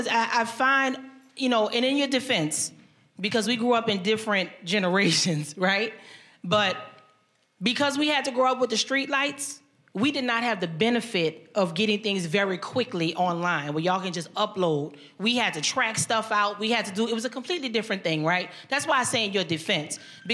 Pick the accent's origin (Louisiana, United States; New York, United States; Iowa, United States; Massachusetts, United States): Louisiana, United States; New Orleans; Hey, I'm not from here, so y'all got to show me some love. I'm from New Orleans.